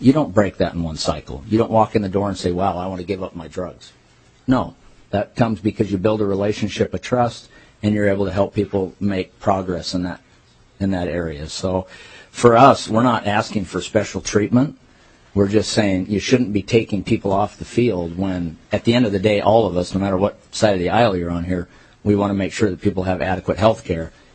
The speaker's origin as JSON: {"language": "English", "region": "California", "country": "United States", "tie": "born or raised there", "lives_now": "Minnesota, United States", "said": "I'm not a Minnesota native. I grew up in California, so my background is Kaiser Permanente."}